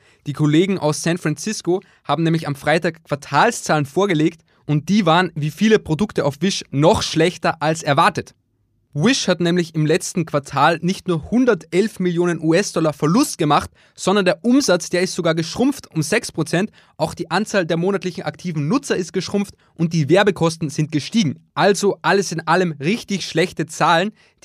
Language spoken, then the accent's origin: German; Austria; nach Österreich, in meine Heimat